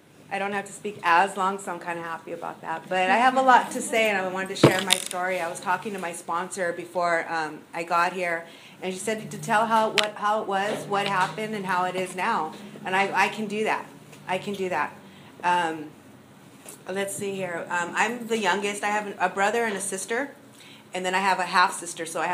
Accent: Guadalupe, California, United States; also born or lived in Santa Maria; we were raised in church, and I grew up in Guadalupe. I was born here in Santa Maria.

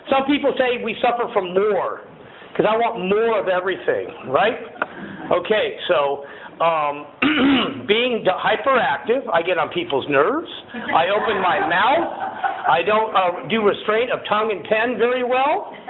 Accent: San Fernando Valley, California, United States; And I grew up in the San Fernando Valley. I'm a valley boy, like totally dude.

